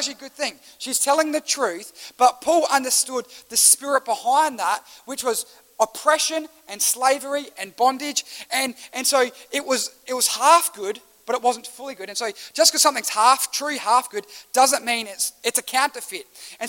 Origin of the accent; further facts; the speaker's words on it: Australia; I love that as an Australian.